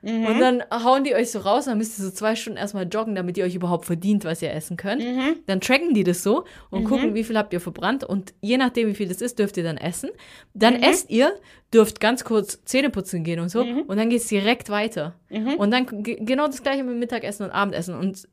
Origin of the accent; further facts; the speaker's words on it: Italy; Wir sind ja Italiener